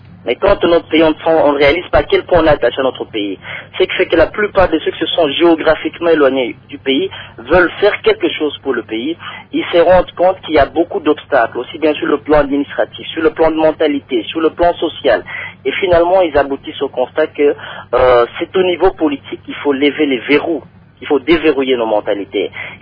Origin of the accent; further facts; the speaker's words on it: Kinshasa, DR Congo; now in Brussels, Belgium; pour un Kinois, le Kinois que je suis, j'ai grandi à Kinshasa